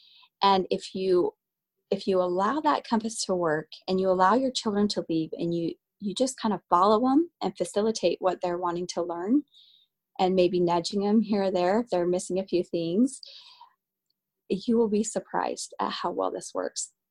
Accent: Utah, United States; And I grew up in Utah, and the summers in Utah are very hot.

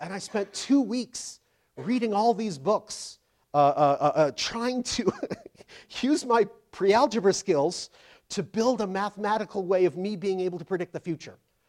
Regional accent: Utah, United States; also born or lived in Hawaii; I grew up living near the University of Utah, which has a glorious library, wonderful library with a whole bunch of archives. And this is, of course, after I moved from Hawaii.

